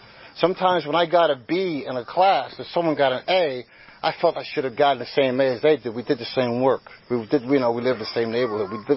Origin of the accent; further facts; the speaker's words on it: New Jersey, United States; Yeah, I'm from New Jersey, so some of you guys who are Pittsburgh fans, you're not going to like it, so I understand. But I was born and raised in North Jersey.